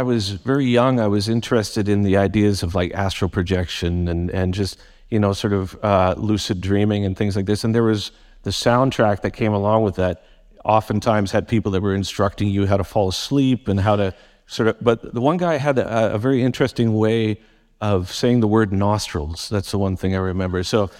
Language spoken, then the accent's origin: English; Vancouver, British Columbia, Canada; born and raised in Vancouver, it was, at least when I was younger, it rained so much here